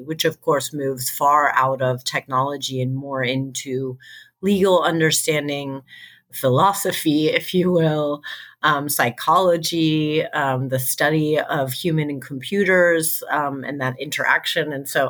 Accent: United States; So we're both American.

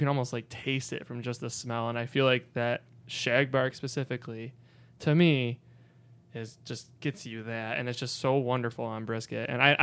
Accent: New York, United States; And then one guy wouldn't try my food because I was from New York

